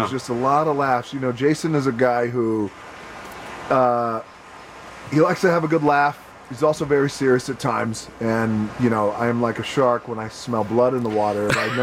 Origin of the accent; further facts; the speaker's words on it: United States; I am American